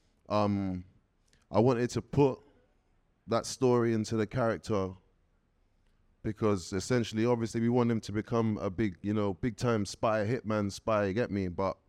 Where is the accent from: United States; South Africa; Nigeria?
Nigeria; now in United Kingdom; I've always thought this being a Nigerian, living in the UK, I just feel like I'm in my house. It feels Nigerian, it smells Nigerian, you know what I mean?